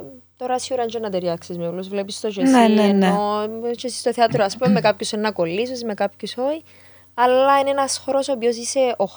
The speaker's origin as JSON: {"language": "Greek", "country": "Cyprus", "accent": "Cypriot", "said": "Οπότε ήμουν εαυτός μου, μίλουν και τα κυπριακά μου όπως ήθελα"}